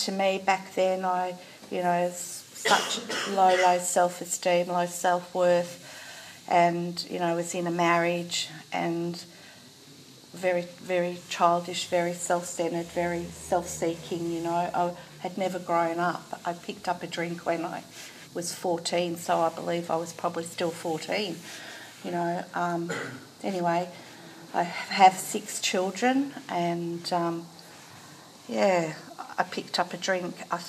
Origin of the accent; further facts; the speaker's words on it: Albury, New South Wales, Australia; I'm from Albury, so not very far away from Canberra.